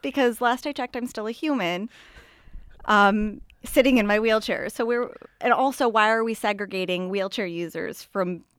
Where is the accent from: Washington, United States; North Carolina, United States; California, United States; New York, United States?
New York, United States; Greece; I grew up in Greece, New York. So, right 5 minutes up the road.